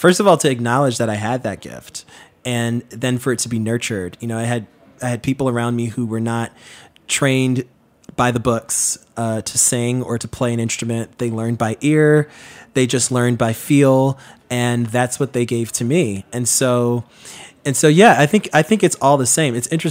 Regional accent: Queens, New York, United States; So when I was born back in the 90s, you know, growing up in Queens was sort of like, we played outside, we took the bus to school.

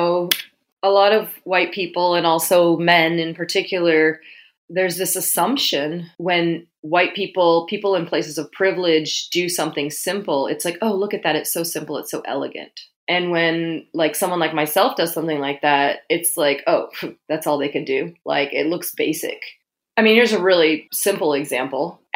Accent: London, United Kingdom; born there; because I was born in London.

